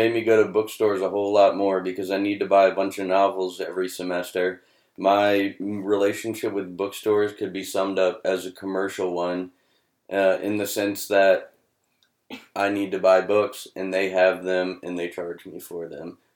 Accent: Fredericksburg, Virginia, United States; I'm from Fredericksburg, Virginia, which is 2 hours east of Harrisonburg, across the mountains, and I grew up there since I was 7

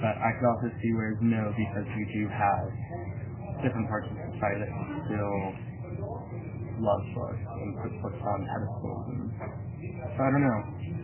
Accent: West Coast, United States; The cultural difference between growing up on the West Coast and coming here is striking, polarizing.

